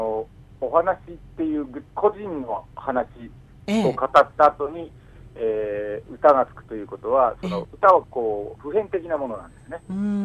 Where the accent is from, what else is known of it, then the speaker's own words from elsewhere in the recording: Nikko, Tochigi, Japan; やっと昨日徳島から、地元栃木県日光市に帰ってきました。